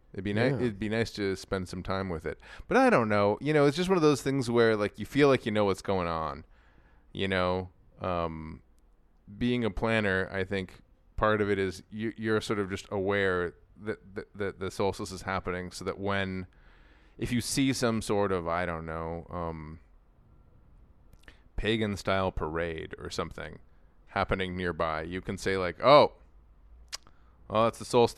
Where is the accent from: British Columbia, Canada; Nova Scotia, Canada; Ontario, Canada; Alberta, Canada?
Ontario, Canada; Toronto; now in Los Angeles, United States; I was recently up in my hometown of Toronto